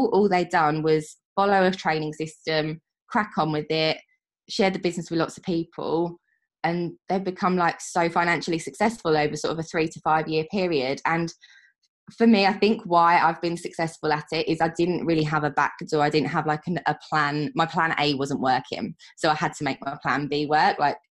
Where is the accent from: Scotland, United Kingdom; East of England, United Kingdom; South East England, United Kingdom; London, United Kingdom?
East of England, United Kingdom; I'm 33 years old. I am from East Anglia in the UK, from a tiny little village.